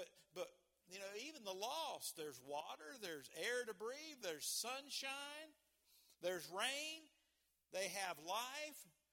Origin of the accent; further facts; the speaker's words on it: West Virginia, United States; born there; Lord, I thank you that I was born in America. I mean, that's a blessing. I mean, that's a good thing from God. And I thank him that I was born in West Virginia.